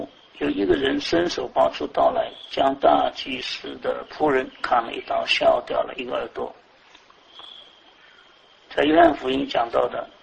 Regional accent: China; 特别我们中国人，脑就是脑，心就是心

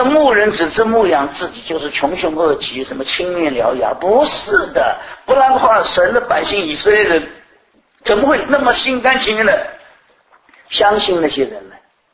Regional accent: China; 我们中国人常常讲说，人不自私，天诛地灭

